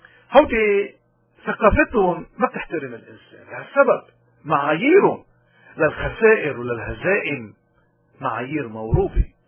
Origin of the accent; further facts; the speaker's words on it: Lebanon; نحن كشعب لبناني نحن مع ثقافة الحياة مش مع ثقافة الموت